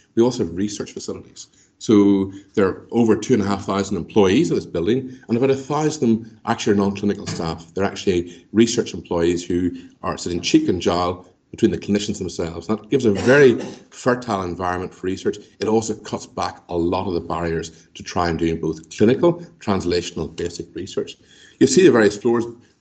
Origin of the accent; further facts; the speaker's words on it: Newcastle, Northern Ireland, United Kingdom; I grew up in Newcastle in County Down